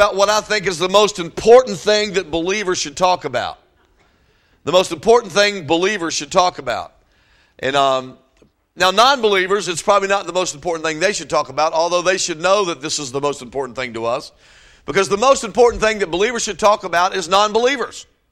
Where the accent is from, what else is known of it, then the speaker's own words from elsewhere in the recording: Virginia, United States; I grew up in Virginia, right next to Williamsburg, Virginia, if you've ever been to Williamsburg.